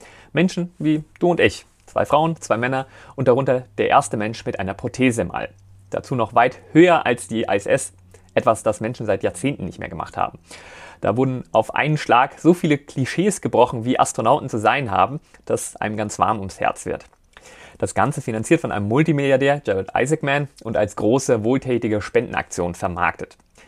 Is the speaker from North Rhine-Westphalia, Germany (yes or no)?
no; Rhineland-Palatinate, Germany; born there; als gebürtigem Rheinland-Pfälzer